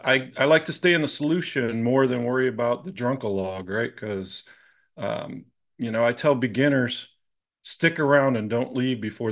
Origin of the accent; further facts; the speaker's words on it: Rochester, New York, United States; So I'm from Rochester, New York. Joined the Navy at 19.